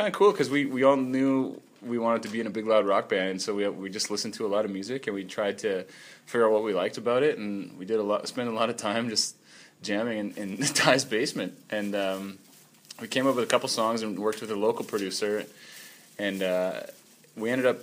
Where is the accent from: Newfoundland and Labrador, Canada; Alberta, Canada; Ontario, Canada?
Alberta, Canada; St. Albert; Tyler and I had known each other from growing up in St. Albert and playing in bands